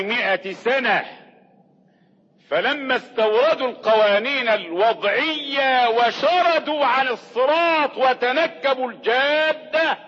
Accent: Egypt; لما حدث قحط مثل الحادث عندنا في مصر.

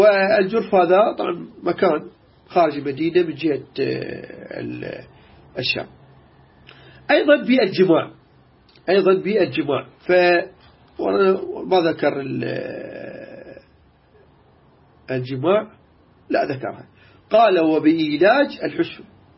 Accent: Iraq; عندنا بالعراق

